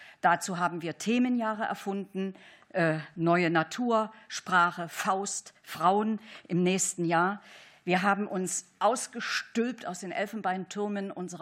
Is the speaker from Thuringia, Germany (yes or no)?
yes; Thuringia, Germany; Ich war lange in Ostthüringen in meiner Heimat tätig, bin dann nach Bayern und später nach Baden-Württemberg gewechselt